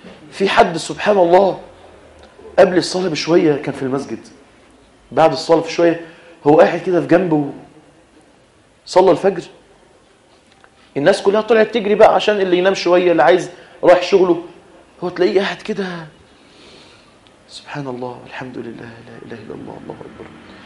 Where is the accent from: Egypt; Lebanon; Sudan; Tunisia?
Egypt; رغم ان احنا عندنا في مصر هنا اصوات احسن منهم واتقن منهم؟